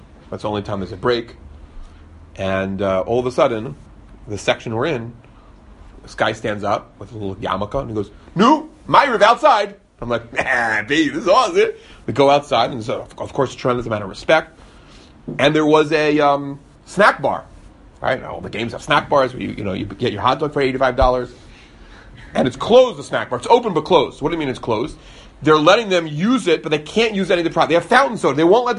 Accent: United States; You know, as an American, so it's a real chutzpah.

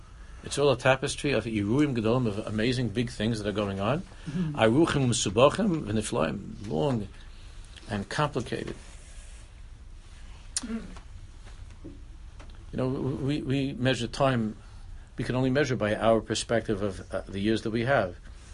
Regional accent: Queens, New York, United States; born there; I never see myself in that way at all, even though I was born in Queens.

